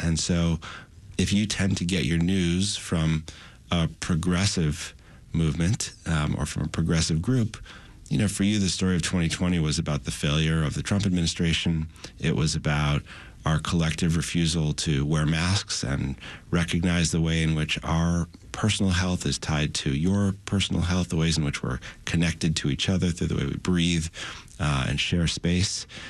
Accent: Chicago, Illinois, United States; now in New York City, United States; Now, I'm from New York City now, native Chicagoan, but I live in New York

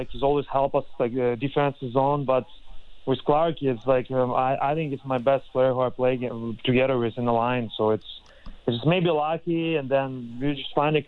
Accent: Minsk, Belarus; I'm in my hometown in Minsk

